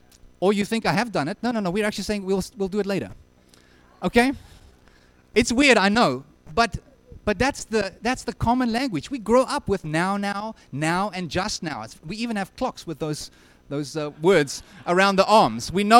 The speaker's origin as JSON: {"language": "English", "country": "South Africa", "moved": "yes", "lives_now": "Canada", "said": "I'm a South African. I've been here for about 4.5 years, and I'm trying very hard to become a Canadian."}